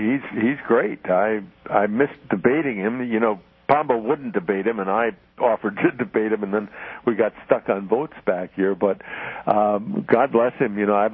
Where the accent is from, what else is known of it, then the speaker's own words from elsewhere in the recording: Wauwatosa, Wisconsin, United States; I grew up in Wauwatosa.